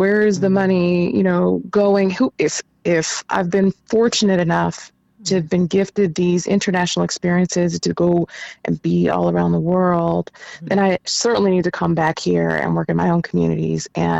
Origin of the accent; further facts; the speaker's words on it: United States; You know, when I was younger, I grew up here in the United States